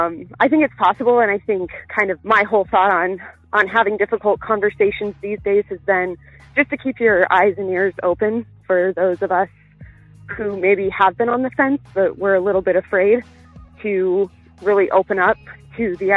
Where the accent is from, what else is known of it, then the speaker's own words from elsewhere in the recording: Wyoming, United States; So I grew up in the West, in Wyoming, in a very conservative family and very right-wing, very racist, xenophobic, bigots, all of the things.